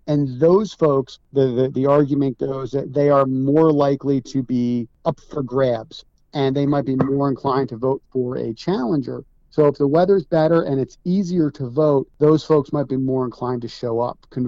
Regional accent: New Jersey, United States; You know, I grew up in Jersey. I have a family home at the Jersey Sewer.

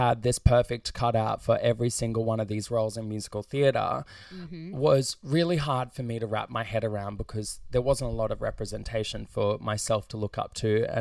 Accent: Goodna, Queensland, Australia; I grew up in Goodna/Redbank Plains.

